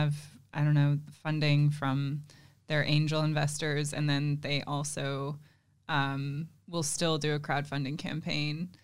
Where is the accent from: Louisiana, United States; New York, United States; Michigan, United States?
Michigan, United States; accent: Michigan; I grew up in Michigan, but okay. I really hated the Michigan accent.